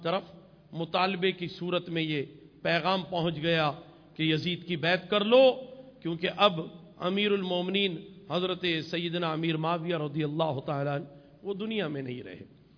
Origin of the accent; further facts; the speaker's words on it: Allahabad, Uttar Pradesh, India; میرا تعلق الہ آباد سے ہے، یو پی سے،